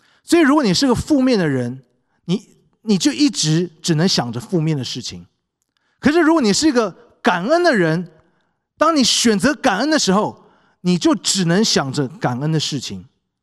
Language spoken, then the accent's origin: Chinese; Taiwan; 这是我从小在台湾长大的